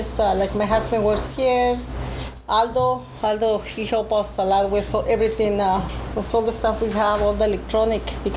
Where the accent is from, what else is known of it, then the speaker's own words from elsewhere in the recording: Guadalajara, Jalisco, Mexico; moved away; first we came from Mexico, from Guadalajara. It's 32 years ago.